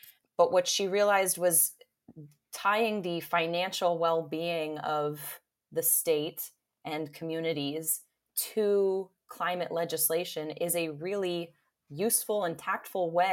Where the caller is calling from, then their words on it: Washington, District of Columbia, United States; Hey, Rob, I am just outside of Washington, D.C. right now.